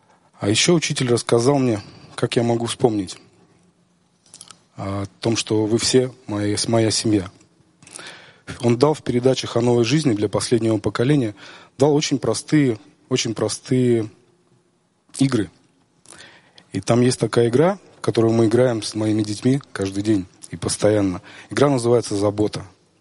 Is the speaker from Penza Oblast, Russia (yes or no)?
no; Saint Petersburg, Russia; Я из Санкт-Петербурга.